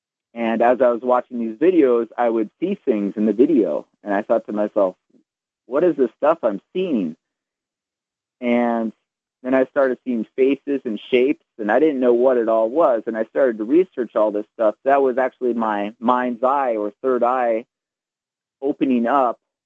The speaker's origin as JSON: {"language": "English", "country": "United States", "lives_now": "Germany", "said": "Being an American here, I also didn't, and I could speak German, but I didn't really feel comfortable learning Reiki in German."}